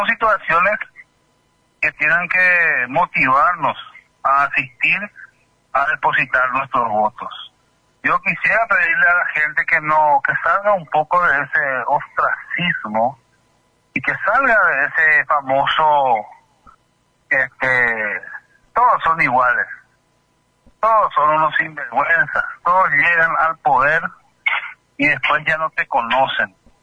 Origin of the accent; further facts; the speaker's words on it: Paraguay; Todos somos paraguayos.